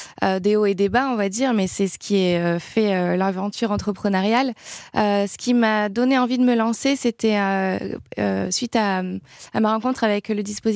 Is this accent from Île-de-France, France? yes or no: no; Aix-en-Provence, Provence-Alpes-Côte d'Azur, France; Moi, je suis d'Aix-en-Provence